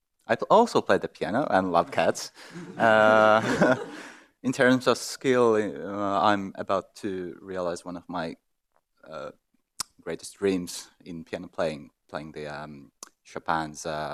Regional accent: Naantali, Southwest Finland, Finland; I come from Finland, from the southern Finland, from the city of Naantali. I studied in the University of Turku, which is quite close by.

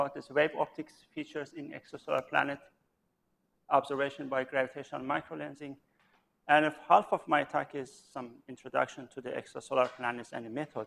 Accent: Tabriz, East Azerbaijan, Iran; the people that did that died near my hometown Tabriz in 2 consecutive earthquakes

